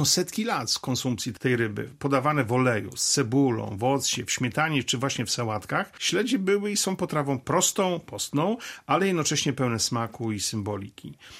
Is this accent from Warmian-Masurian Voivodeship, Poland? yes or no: yes; Elbląg, Warmian-Masurian Voivodeship, Poland; Pochodzę z Elbląga, więc u mnie właśnie ryby morskie były tym elementem podstawowym